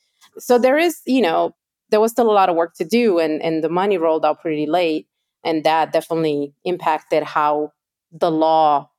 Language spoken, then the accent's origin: English; Romania; I'm from Romania. I remember we had, when I was growing up in my neighborhood, we had a really bad phase